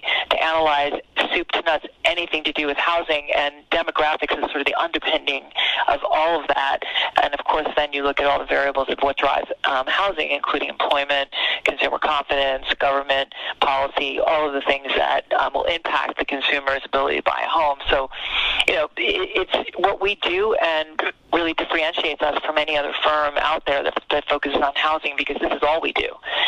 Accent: New York, United States; now in Cleveland, United States; And being a New Yorker and meeting a Clevelander, I fell in love with my husband, and he wanted to raise his family in the Cleveland area where his parents were and his siblings.

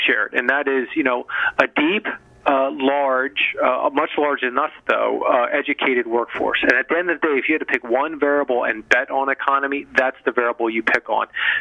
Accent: United States; I'm trying not to have a Western bias as an American here on it.

